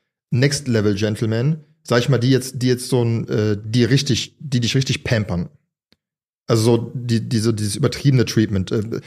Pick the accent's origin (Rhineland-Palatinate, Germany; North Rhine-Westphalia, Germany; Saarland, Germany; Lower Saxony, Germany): North Rhine-Westphalia, Germany; Düsseldorf; born there; also born or lived in Mallorca, Spain; now in Berlin, Germany; ich komme aus Düsseldorf gebürtig, wohne in Berlin seit 11, 12 Jahren und aber habe 5 Jahre auf Mallorca gelebt